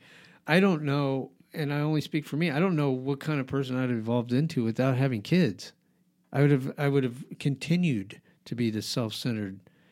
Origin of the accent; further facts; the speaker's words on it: Albuquerque, New Mexico, United States; I grew up in Albuquerque. I used to ride the city bus from where I lived, which is about 25 miles away from the school.